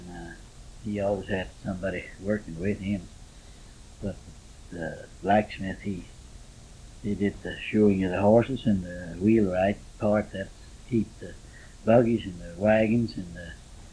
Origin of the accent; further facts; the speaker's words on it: Castroville, United States; born there; I was born here in Castroville on Friday the 13th, 2 o'clock in the afternoon, 1908.